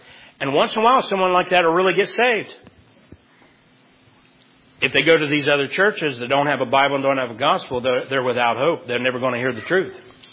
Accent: United States; So that's the concern I have as an American is what's going on in my state.

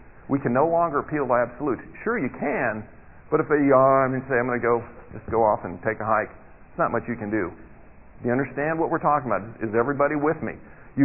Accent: California, United States; Okay, but I'm from California, so I can do weird things.

